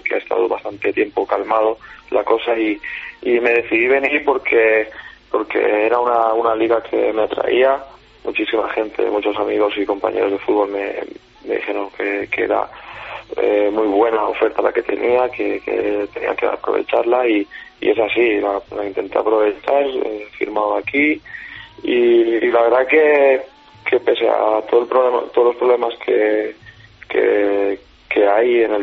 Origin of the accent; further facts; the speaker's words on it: Spain; estoy yo solo como español